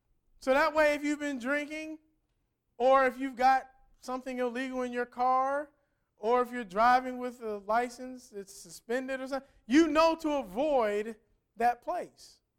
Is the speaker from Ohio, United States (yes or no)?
yes; Cincinnati, Ohio, United States; Now, I'm from Cincinnati, and in Cincinnati, they do a really big fireworks display on the 4th of July